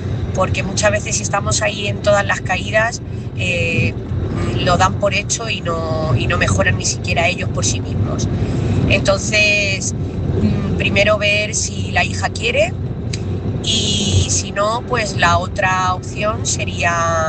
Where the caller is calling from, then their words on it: Talavera de la Reina, Castilla-La Mancha, Spain; corresponsal de Talavera.